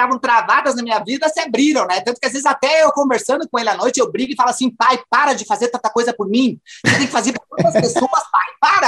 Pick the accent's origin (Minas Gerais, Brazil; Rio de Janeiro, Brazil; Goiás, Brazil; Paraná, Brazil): Paraná, Brazil; Curitiba; now in São Paulo, Brazil; eu sou de Curitiba, nasci lá, né? Eu dei um hello mundo em Curitiba, né? E foi isso, né? Então, eu sou de Curitiba, moro há 4 anos em São Paulo